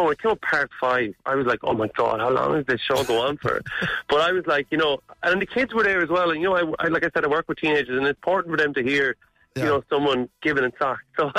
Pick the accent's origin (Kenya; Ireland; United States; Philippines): Ireland; Ballinasloe, Connacht; now in Mallow, Ireland; I'm from Ballinasloe, but I'm living in Mallow at the moment.